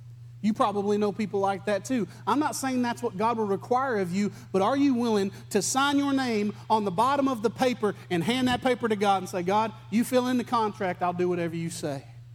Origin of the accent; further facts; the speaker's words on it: United States; accent: redneck; but I would say in my redneck accent, I would call it a stater